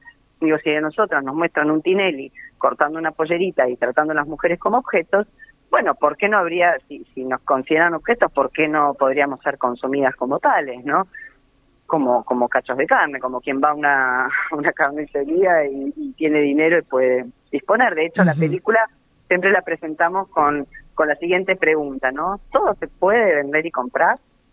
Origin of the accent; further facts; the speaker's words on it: Tigre, Buenos Aires Province, Argentina; yo soy del Delta de Tigre, de una isla, ¿no?